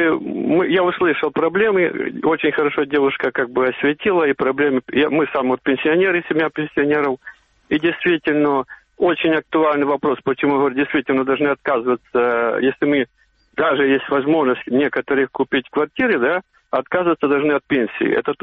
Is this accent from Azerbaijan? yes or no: no; Kharkiv, Kharkiv Oblast, Ukraine; я с Харькова. Сейчас переселенец, 6 лет живем у Харькова в модульном городке.